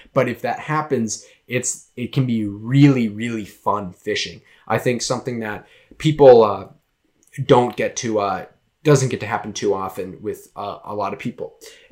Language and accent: English; Massachusetts, United States; accent: Massachusetts; And whoo, that's my Massachusetts accent came out there.